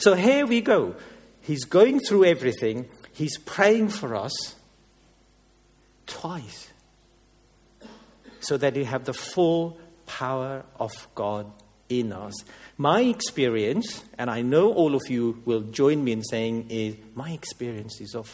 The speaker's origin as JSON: {"language": "English", "country": "India", "said": "You can tell I'm Indian because I can't do the V's and W's properly."}